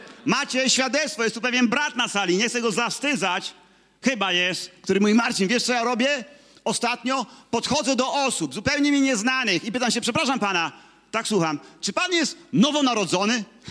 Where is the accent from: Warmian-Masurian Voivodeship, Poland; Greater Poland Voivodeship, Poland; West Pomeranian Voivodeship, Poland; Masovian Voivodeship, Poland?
West Pomeranian Voivodeship, Poland; Kołobrzeg; ja pochodzę z Kołobrzegu i nieraz widziałem kuter rybacki